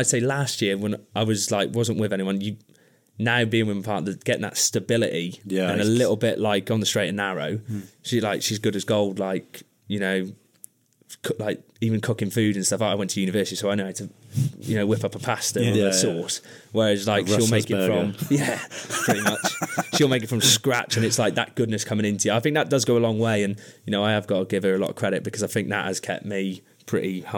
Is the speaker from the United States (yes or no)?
no; Wales, United Kingdom; now in Cardiff, United Kingdom; I'm a farmer from Mid Wales.